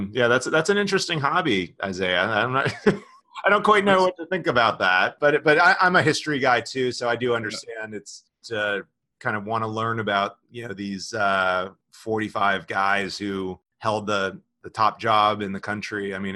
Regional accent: New Jersey, United States; I'm from Southern New Jersey, and kind of a rite of passage for every Jersey kid is to absolutely love

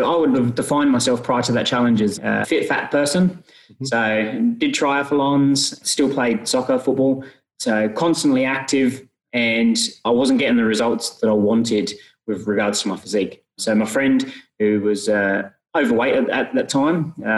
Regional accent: England, United Kingdom; now in Australia; I'm originally from England

